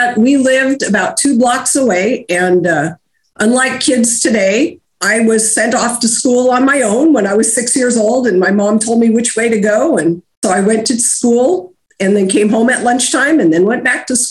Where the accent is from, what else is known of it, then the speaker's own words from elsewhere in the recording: Portland, Oregon, United States; I was born in Emmanuel Hospital right here in Portland.